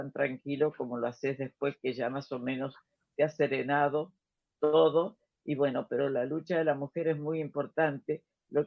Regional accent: Entre Ríos, Argentina; born there; otros italianos que estaban ahí en esa zona de Entre Ríos donde yo nací

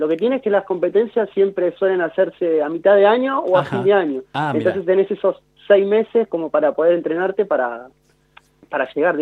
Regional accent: Lanús, Buenos Aires Province, Argentina; Yo soy de Lanús, soy de la zona de Valentín Alfaro.

